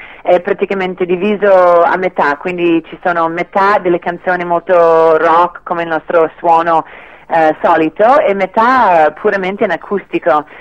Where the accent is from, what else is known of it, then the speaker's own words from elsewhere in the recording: Canada; now in Italy; quando torno io in Canada, nel mio paese, mi sento un filo straniera.